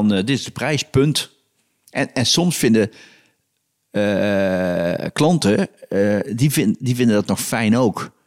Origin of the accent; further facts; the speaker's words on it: Oisterwijk, North Brabant, Netherlands; ik kom dus uit Oosterwijk en ik ben echt zo'n schaap wat zich laat slachten.